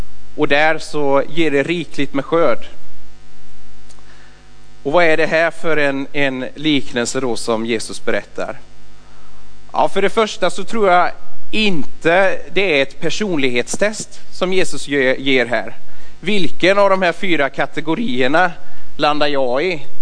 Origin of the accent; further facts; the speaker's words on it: Hjällby, Västra Götaland County, Sweden; Min pappa, han är sjätte generationen jordbrukare som plöjer och harvar och sår på gården hemma i Hjällby.